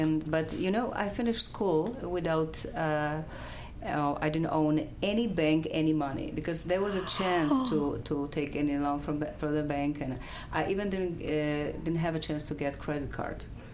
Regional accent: Poland; English is a second language; also born or lived in Boston; now in Chicago, United States; From Poland, but I came from Chicago. I live in Chicago.

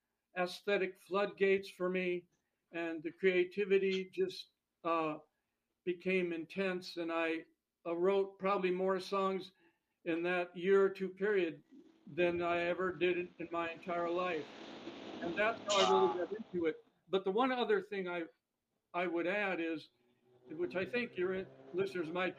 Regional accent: Manhattan, New York, United States; born there; moved away; I was born in Manhattan.

